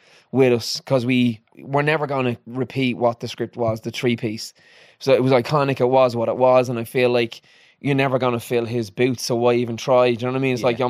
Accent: Dublin, Leinster, Ireland; Some of the songs … talking about growing up in Dublin and all those things, is like, it's the things that break us, that make us who we are.

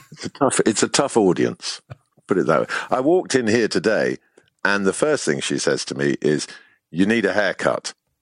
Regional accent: Ireland; No, I obviously, because of the way I sound, I wear my Irishness lightly. But inside, absolutely. And, you know, I've never had another passport.

